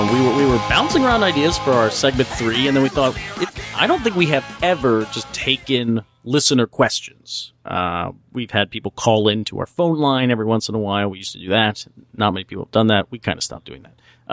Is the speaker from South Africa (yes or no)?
no; Ireland; you know, I'm Irish, and I really got into it through Neil Jordan